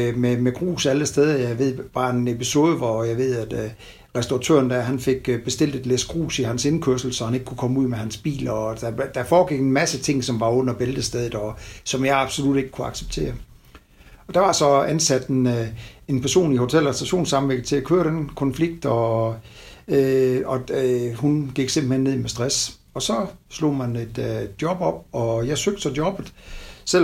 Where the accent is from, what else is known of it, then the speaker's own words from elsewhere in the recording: Frederiksberg, Capital Region of Denmark, Denmark; born there; Så jeg er absolut ikke fin på den, selvom jeg faktisk er født på Frederiksberg.